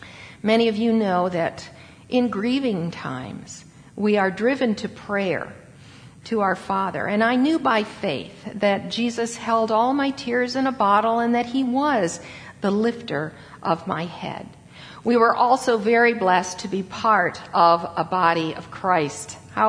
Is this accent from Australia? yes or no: no; New York, United States; I am from central New York. I grew up outside of Syracuse, New York, in a small town.